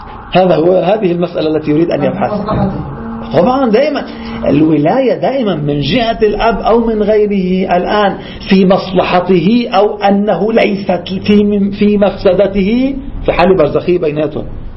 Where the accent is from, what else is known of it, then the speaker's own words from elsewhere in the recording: Lebanon; حتى عندنا بلبنان إحنا نتكلم